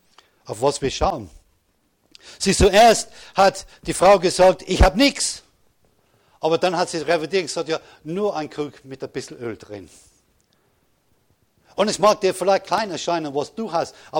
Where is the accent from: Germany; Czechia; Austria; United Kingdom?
United Kingdom; England; German is a second language; Sieh, das ist das Problem als Engländer, was ich habe. Wir sagen Goliath in Englisch, nicht?